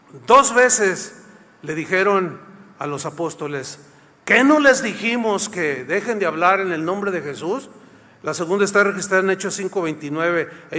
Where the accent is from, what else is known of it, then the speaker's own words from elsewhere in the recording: Guadalajara, Jalisco, Mexico; Sí, sí, somos mexicanos. ¿De dónde? Y le digo yo, yo soy de Guadalajara.